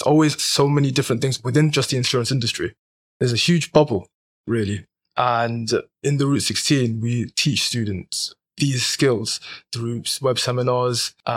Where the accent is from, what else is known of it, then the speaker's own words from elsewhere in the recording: Leicester, East Midlands, United Kingdom; I'm a 17-year-old, first year in college. I was born and raised in Leicester